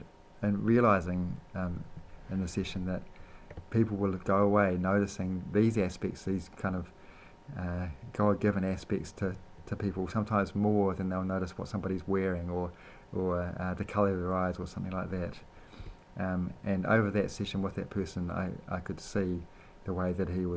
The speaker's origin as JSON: {"language": "English", "town": "Ranui", "region": "Wellington", "country": "New Zealand", "tie": "born or raised there", "also_born_or_lived": "Tauwa", "said": "I'm pretty local to this area. I grew up in Tauwa and in Ranui, and now I live with my young family over in Te Tahi Bay, and have lived there for the last half dozen years or so."}